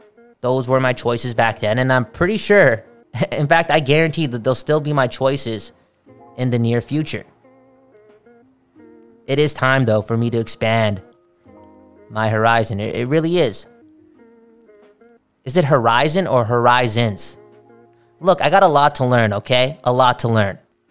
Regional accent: Canada; And this is something that, as a Canadian, yeah, it's time to wake up.

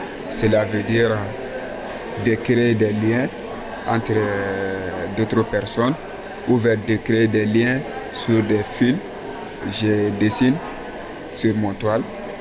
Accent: Mali; now in Dakar, Senegal; Je suis l'artiste plasticien. Je viens du Mali.

